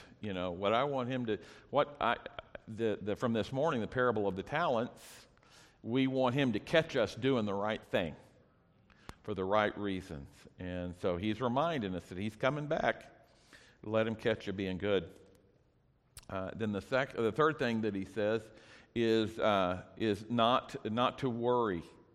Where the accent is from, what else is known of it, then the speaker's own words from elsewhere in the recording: Ponca City, Oklahoma, United States; We grew up in First Baptist Church, which was the biggest Baptist church in Ponca City.